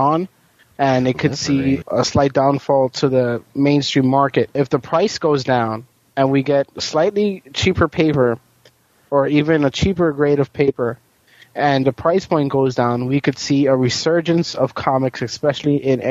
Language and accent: English; Bronx, New York, United States; Or I could shoot you because I'm from the Bronx and I'm packing heat, bitch.